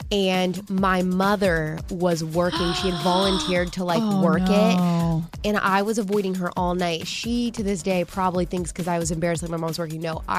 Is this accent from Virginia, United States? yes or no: no; Michigan, United States; I grew up in Michigan. This is the five. This is what it looks like in the state.